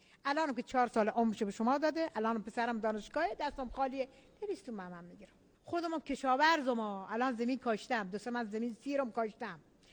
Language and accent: Persian; Iran; ما ایرانیم، ما ایرانیم، بهترین ایران داریم